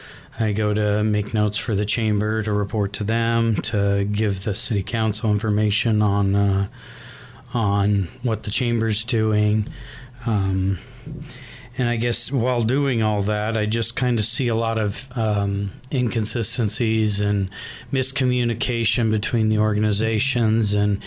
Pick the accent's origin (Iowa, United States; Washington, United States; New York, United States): Iowa, United States; Dexter; also born or lived in Virginia; I grew up in Dexter. Lived there all the way through high school.